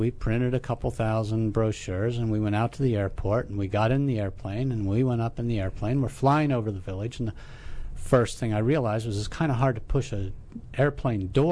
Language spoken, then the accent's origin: English; Blanchester, Ohio, United States; This is a corn and soybean town in southern Ohio called Blanchester, Ohio.